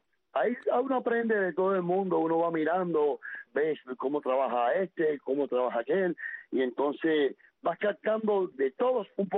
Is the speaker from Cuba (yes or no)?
yes; Cuba; now in Spain; yo me fui de Cuba con una carta de invitación para Moscú, Habana, Moscú